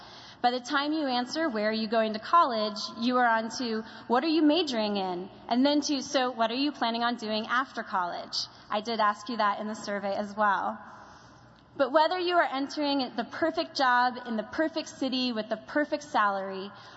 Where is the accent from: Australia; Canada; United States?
United States; Spokane, Washington; now in Nashville, United States; all of a sudden I was just … from Spokane, Washington, feeling disoriented about where I was and certainly confused about who I was.